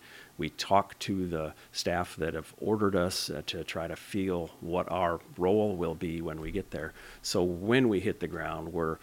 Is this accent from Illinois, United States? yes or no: no; South Dakota, United States; I'm from South Dakota. I'm working full time with the state of South Dakota Department of Agriculture.